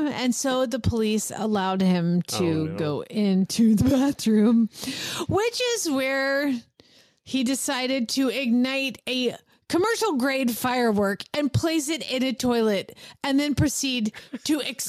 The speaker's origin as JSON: {"language": "English", "region": "Georgia", "country": "United States", "said": "Well, I'm from Georgia. We didn't have them anywhere."}